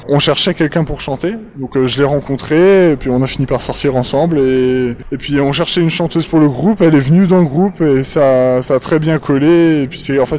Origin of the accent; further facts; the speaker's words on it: Grand Est, France; on peut le trouver dans quelques boutiques par chez nous en Alsace